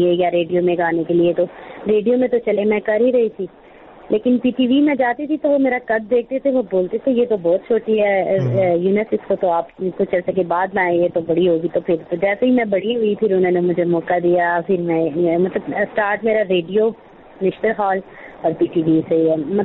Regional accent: Peshawar, Khyber Pakhtunkhwa, Pakistan; میں پشاور میں ہی پیدا ہوئی اور یہیں کی میں میرے ماما پاپا بھی یہیں کے ہیں اور ویسے ہم پنجابی ہیں سیالکوٹ سے ہمارا تعلق ہے لیکن دادا دادی یہاں آ گئے پھر میرے پاپا یہیں پیدا ہوئے پھر ہم یہیں پیدا ہوئے تو اب ہم پشاوری ہیں.

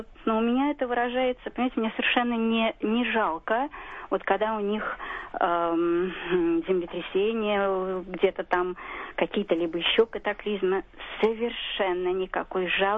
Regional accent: Moscow, Russia; Я коренная москвичка. Во мне течет мусульманская кровь.

